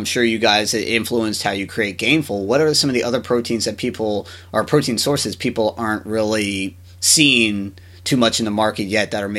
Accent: Maryland, United States; I grew up in Maryland, so that was something that was very close to me, and we went to a couple of lacrosse camps there.

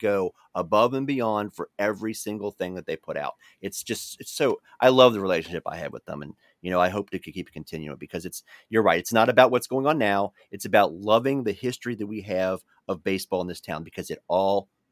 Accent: Covington, Kentucky, United States; And I could not believe my hometown of Covington, Kentucky had a professional baseball team for one season

